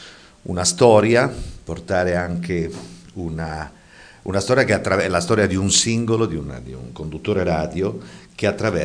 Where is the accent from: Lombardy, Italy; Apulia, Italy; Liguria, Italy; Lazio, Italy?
Liguria, Italy; Genoa; che io sono genovese